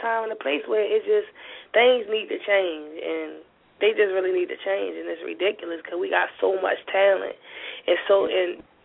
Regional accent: Baltimore, Maryland, United States; From Baltimore, Maryland. West Side.

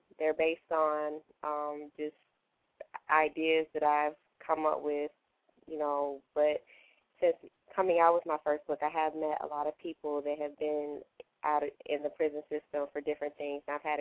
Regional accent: Detroit, Michigan, United States; Okay, yeah, I'm from the west side area. McNichols and Foyer.

